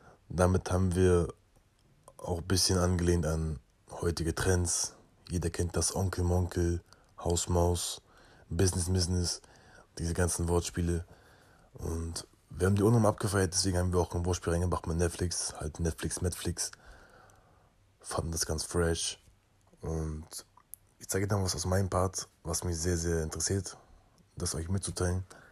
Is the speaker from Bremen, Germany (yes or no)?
yes; Bremerhaven, Bremen, Germany; Wie gesagt, Bremerhaven ist meine Heimat. Ich wohne noch in Bremerhaven